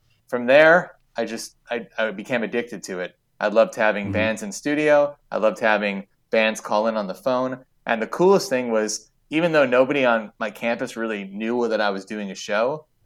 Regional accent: New York, United States; So I grew up on Long Island, and I had a very small circle of friends that listened to pop punk.

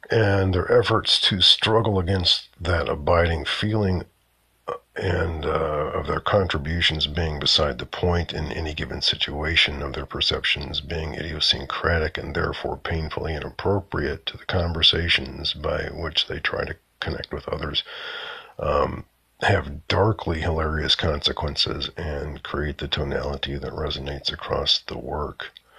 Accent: Cedar Rapids, Iowa, United States; moved away as an adult; I grew up in Cedar Rapids, Iowa. I was born in 1956, and though I've been away since 1976, except for the 2 years I attended graduate school in Iowa City in the early 90s, I still have not gotten past it

